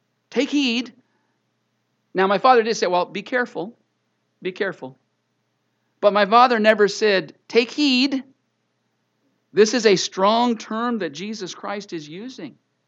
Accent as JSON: {"language": "English", "region": "Ontario", "country": "Canada", "tie": "born or raised there", "said": "I hearken back to the time when I was growing up in Canada"}